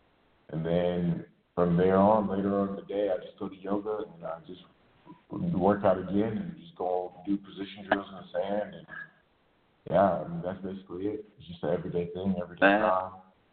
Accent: Nigeria; they used to call me like … because I'm Nigerian

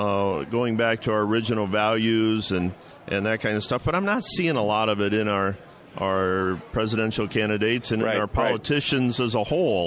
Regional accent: Michigan, United States; now in Ohio, United States; my home base is just outside of Toledo, Ohio. I grew up in Michigan, went to Adrian College

